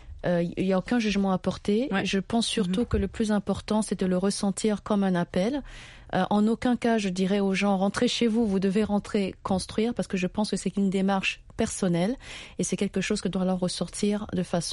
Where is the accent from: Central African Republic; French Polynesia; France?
Central African Republic; je viens de la Centrafrique